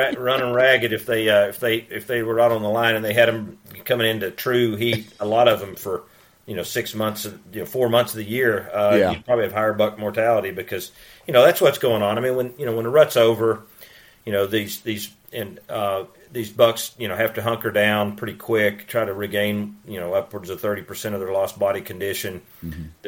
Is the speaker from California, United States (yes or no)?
no; Georgia, United States; Now, you know, my home state of Georgia is over 1 million just in Georgia.